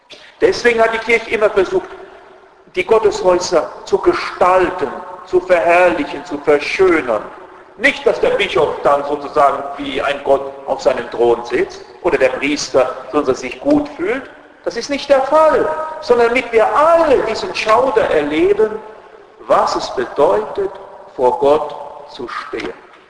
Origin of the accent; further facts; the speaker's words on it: Southern Germany, Germany; now in Vienna, Austria; Ich bin aus dem Süden Deutschlands.